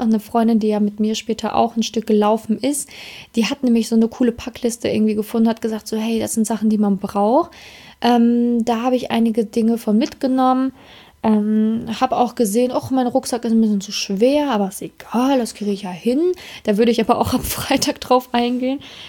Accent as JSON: {"language": "German", "town": "Münster", "region": "North Rhine-Westphalia", "country": "Germany", "said": "Ich so, echt, da komme ich auch her. Also da habe ich noch zu der Zeit auch in Münster gewohnt."}